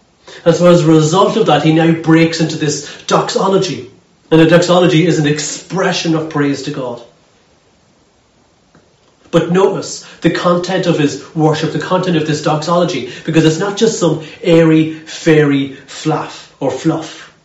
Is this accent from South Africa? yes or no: no; Ulster, Ireland; now in Lurgan, United Kingdom; I'm the minister in St John's Church in Lurgan, and I'm originally from Cavan, so I'm kind of one of those kind of weird hybrids that I'm a European and also an Ulsterman